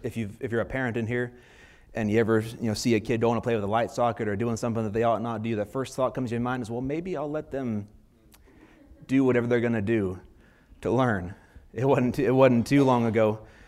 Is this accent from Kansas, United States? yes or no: no; California, United States; now in Mississippi, United States; I grew up in California, and somehow God moved me to Mississippi. That was a culture shock right there.